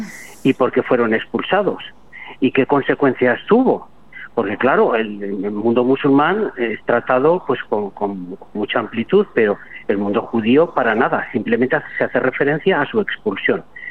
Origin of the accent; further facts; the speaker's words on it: Calatayud, Aragon, Spain; Yo soy de Calatayud y allí hemos impulsado muchísimo